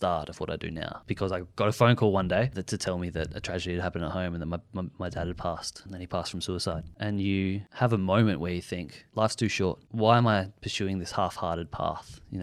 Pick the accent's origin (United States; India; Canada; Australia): Australia; Adelaide, South Australia; He was a great football AFL, we're from Adelaide, so he was an AFL player.